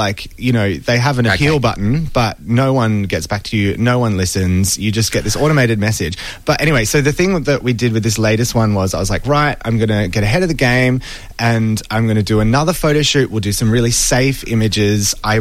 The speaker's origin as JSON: {"language": "English", "town": "Adelaide", "region": "South Australia", "country": "Australia", "tie": "born or raised there", "said": "Adelaide was particular favourite because that's my hometown."}